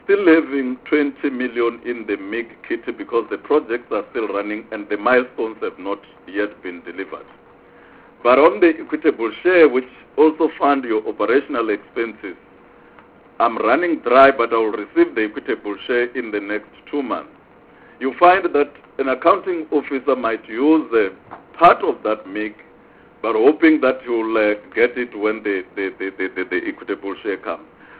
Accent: Vuwani, Limpopo, South Africa; I come from Vuani, and in Vuani we break rules sometimes.

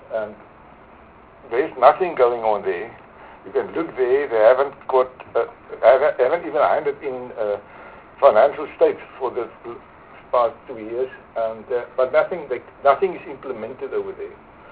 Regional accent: Oudtshoorn, Western Cape, South Africa; I am from Oudtshoorn and Kannaland.

